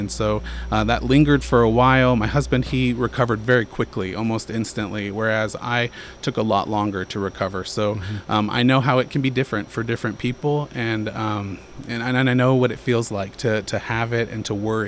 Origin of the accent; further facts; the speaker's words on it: Bartlesville, Oklahoma, United States; also born or lived in Dewey; My family moved here in the mid-80s. I grew up in Dewey first, and then we moved to Oak Park. I lived over by Jane Phillips, lived over by the hospital. So I've been everywhere in Bartlesville